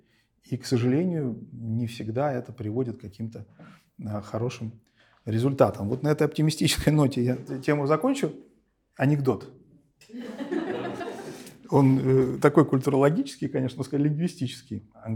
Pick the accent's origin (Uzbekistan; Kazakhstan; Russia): Kazakhstan; North Kazakhstan Region; я вырос в Северном Казахстане